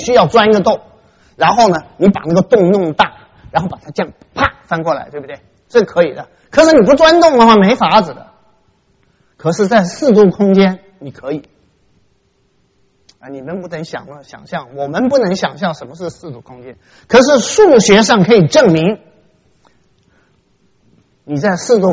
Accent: Taiwan; 我在小时候在台湾

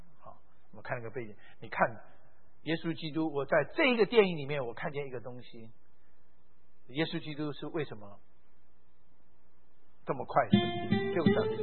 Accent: Taiwan; born there; 我为什么出生在台湾，你们为什么出生在国内，这不是我选的，这当初我爸爸逃到台湾去的，所以我就出生在台湾，都不是我选择的。

